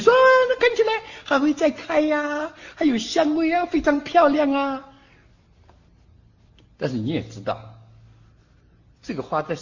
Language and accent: Chinese; Wenzhou, Zhejiang, China; 我在温州的时候，我是温州人